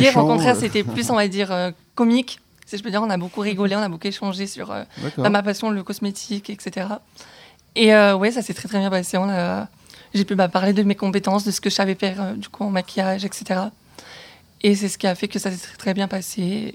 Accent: south of France, France; now in Échirolles, France; sud de la France.

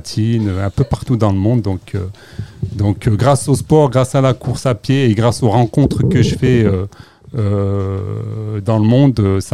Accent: Échirolles, Auvergne-Rhône-Alpes, France; Ouais, je viens d'Échirolles

